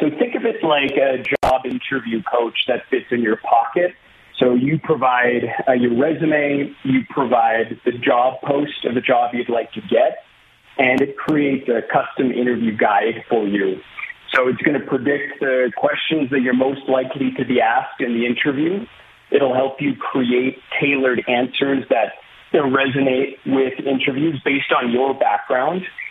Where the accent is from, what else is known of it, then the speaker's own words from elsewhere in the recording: North Battleford, Saskatchewan, Canada; moved away as an adult; now in San Francisco, United States; I'm very proud to be from Saskatchewan. I grew up in North Battleford in Prince Albert, went to Carleton High School, and shortly after I graduated from university, I took the move down to San Francisco